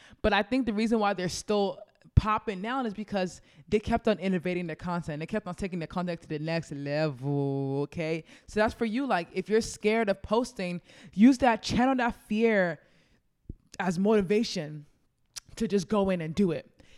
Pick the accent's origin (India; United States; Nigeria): Nigeria; just to let you guys know, yeah, I'm Nigerian.